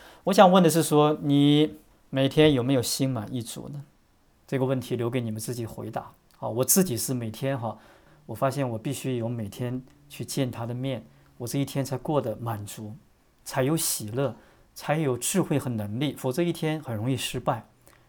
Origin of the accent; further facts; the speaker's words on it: China; 这个很像我们中国人哈，我们都是养儿防老，我们都是望子成龙